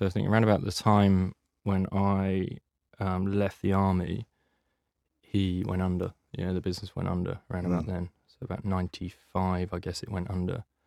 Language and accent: English; Langley, South East England, United Kingdom; also born or lived in Reading / Newbury; From Langley, so Berkshire, so just outside, you know, Slough, Windsor, that kind of area.